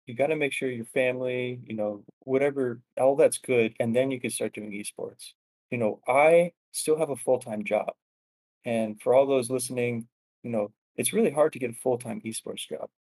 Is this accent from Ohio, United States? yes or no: no; Geneva, Illinois, United States; Yeah, so I am from the Chicagoland area, the west suburbs, Geneva, Illinois.